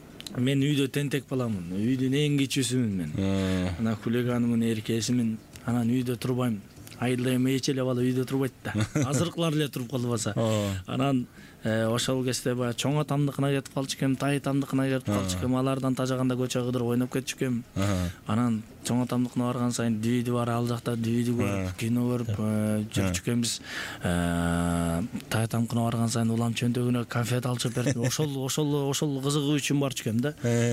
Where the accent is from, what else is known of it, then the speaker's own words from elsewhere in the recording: Naryn Region, Kyrgyzstan; now in Bishkek, Kyrgyzstan; Мен дагы өзүм ошол Нарын өрөөнүнүн Атбаш районунун башка айылында деген айылынан болом. Ошол жакта чоңойгонбуз, ошол жакта өскөнбүз. Ошол жакта мен 2013 жылга чейин ошол жакта болуп жашап турмун. Андан кийин шаарга келип